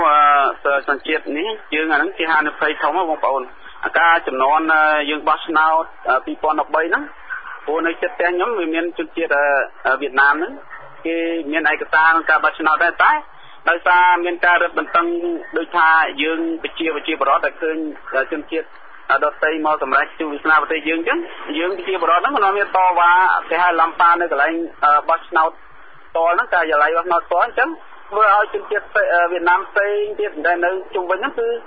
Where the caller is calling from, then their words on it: Phnom Penh, Cambodia; បាទខ្ញុំមកពីភ្នំពេញមកសរមបាទ